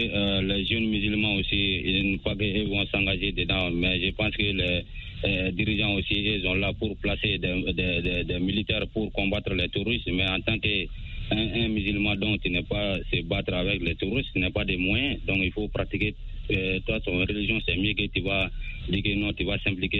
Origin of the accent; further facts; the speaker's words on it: Sounikini, Koulikoro, Mali; Dans mon village natal.